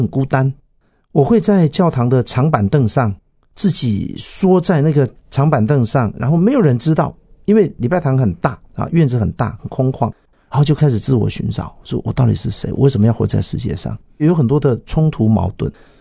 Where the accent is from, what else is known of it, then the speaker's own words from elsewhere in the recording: Taiwan; 我从小在云嘉南那种地方长大，我的整个台语的这种塑造完全是来自于歌仔戏、布袋戏这些民俗文化。